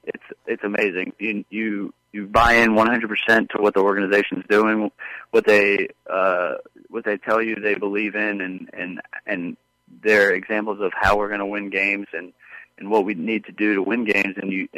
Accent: Vero Beach, Florida, United States; I grew up in Vero Beach. I came to a lot of games over here

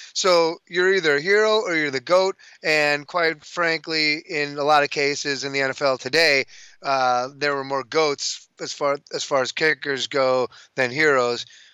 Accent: Wisconsin, United States; I would know because I'm from Wisconsin.

